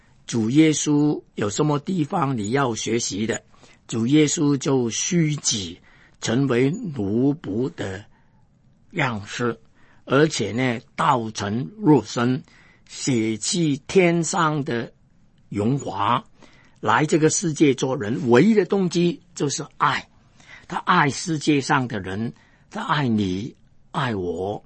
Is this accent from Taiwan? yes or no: no; Hong Kong; 我就不觉得我再是单单是个香港人，我是个中国人。